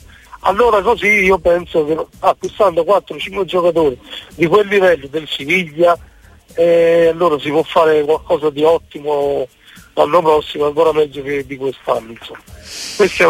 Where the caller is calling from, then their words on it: San Cipriano d'Aversa, Campania, Italy; perché io non sono napoletano, però io chiamo da San Cipriano d'Aversa.